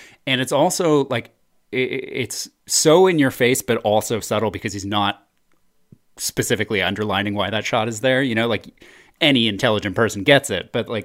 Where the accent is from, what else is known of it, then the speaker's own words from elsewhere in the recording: Massachusetts, United States; I'm from Massachusetts, you know, and in Massachusetts, this is how we do things.